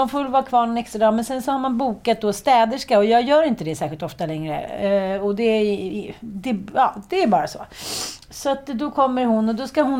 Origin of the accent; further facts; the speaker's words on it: Jönköping, Jönköping County, Sweden; accent: Småland; also born or lived in Stockholm; Jag blev ju retad i skolan när jag flyttade från Jönköping till Stockholm, till Farsta. Jag var tuffaste killen i klassen för då min småländska dialekt, som jag inte alls tyckte att jag hade.